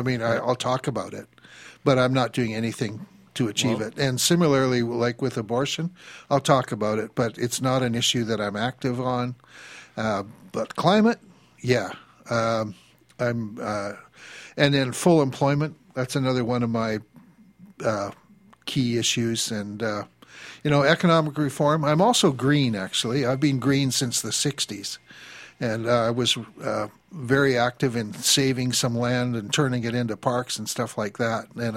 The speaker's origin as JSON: {"language": "English", "town": "Campbell River", "region": "British Columbia", "country": "Canada", "tie": "born or raised there", "said": "And then suddenly, my hometown Campbell River here has got a local guy running."}